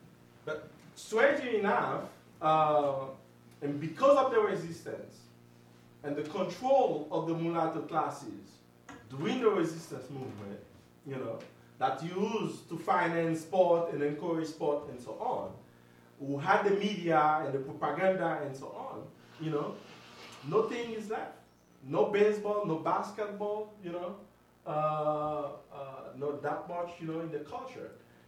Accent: Haiti; the time that when I grew up in Haiti

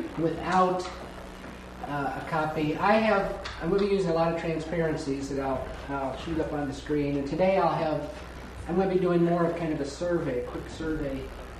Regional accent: Waverly, Iowa, United States; from Waverly, Iowa, and I teach at Wartburg College and have been there for a few years.

